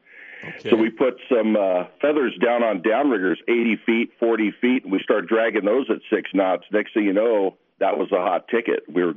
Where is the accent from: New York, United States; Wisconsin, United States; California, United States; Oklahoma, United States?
California, United States; Redondo Beach; moved away as an adult; now in Alaska, United States; I grew up in Redondo Beach, so didn't come up here till the 80s, late 80s, when I came up to Alaska, fell in love with it and just stayed